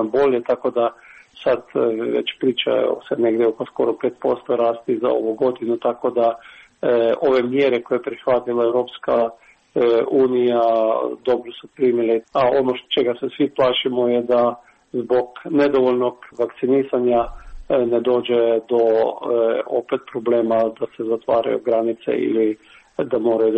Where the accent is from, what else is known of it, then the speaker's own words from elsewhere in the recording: Krško, Slovenia; ja koji dolazim iz Krškog